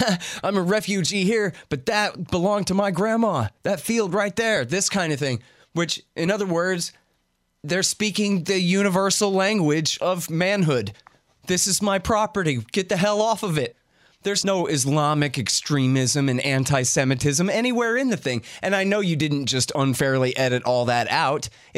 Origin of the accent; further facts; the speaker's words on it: United States; And that's my interest as an American, is keeping my government out of anyone's protest movement.